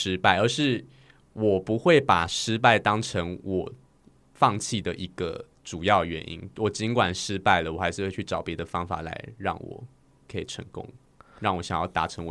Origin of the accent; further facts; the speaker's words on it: Pingxi, New Taipei, Taiwan; 那时候我以前老家住平溪嘛